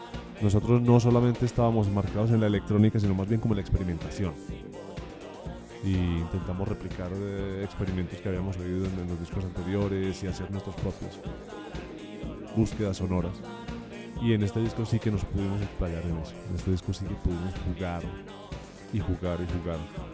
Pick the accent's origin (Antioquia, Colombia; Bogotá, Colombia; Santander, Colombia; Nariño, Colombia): Antioquia, Colombia; nosotros somos paisas. Esto es Colombia.